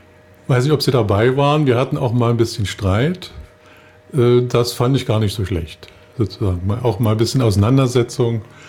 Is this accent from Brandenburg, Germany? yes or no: yes; Potsdam, Brandenburg, Germany; also born or lived in Greifswald; Also 2010 bin ich als Rentner, als Ruheständler aus Greifswald in meine Heimatstadt Potsdam zurückgezogen.